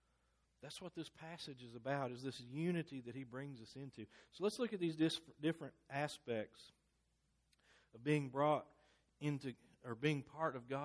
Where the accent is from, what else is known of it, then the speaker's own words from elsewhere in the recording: Kentucky, United States; I grew up in Kentucky, a big Kentucky basketball fan.